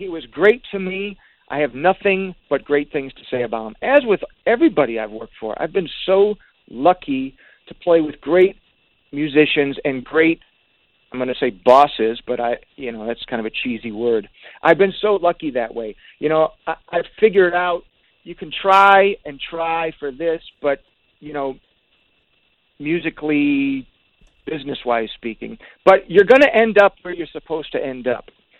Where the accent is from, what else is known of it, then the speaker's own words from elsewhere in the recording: Detroit, Michigan, United States; growing up in Detroit is way different than California.